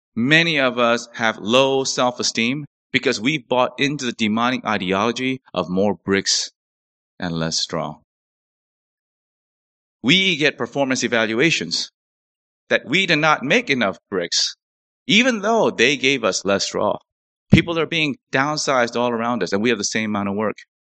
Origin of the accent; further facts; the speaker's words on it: South Korea; You think we came all the way from Korea so that you can be a pastor? No. So that you can be educated, rich, and successful." Thousands of years of trauma in my home country of Korea.